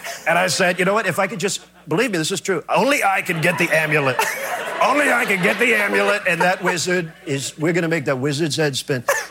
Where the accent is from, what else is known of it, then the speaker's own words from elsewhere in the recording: Nashville, Tennessee, United States; So I'm from Nashville, Tennessee. I'm from a pretty conservative environment. I was raised in, I went to church 18 times a week or something like that.